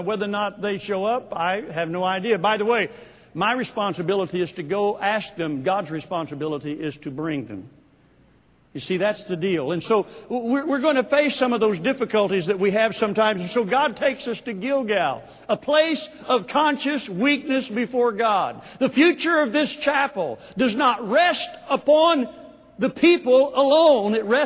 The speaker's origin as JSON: {"language": "English", "town": "Jay", "region": "Oklahoma", "country": "United States", "tie": "born or raised there", "said": "I had the privilege of driving down to my hometown in Jay, Oklahoma."}